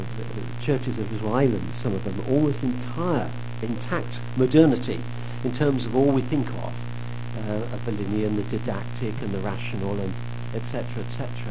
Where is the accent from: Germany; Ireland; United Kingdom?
United Kingdom; England; now in United States; I mean, the church where I was interim, as an Englishman, I still don't know much about American churches.